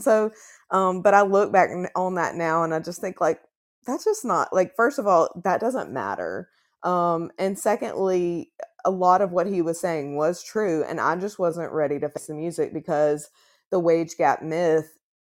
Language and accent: English; the South, United States; I grew up in the South. And so you grow normally, if you're in the South, you grow up in church as well. And I grew up in an SVC church.